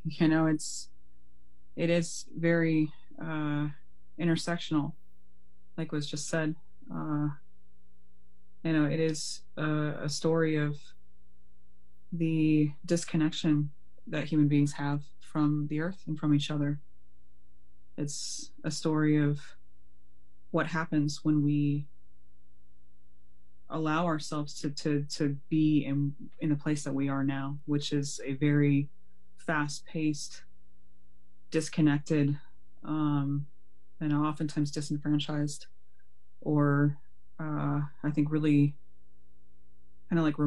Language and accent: English; Ontario, Canada; calling you from Anishinaabe territories. I'm an Anishinaabe person. My homeland is actually here. That's where I'm coming from today.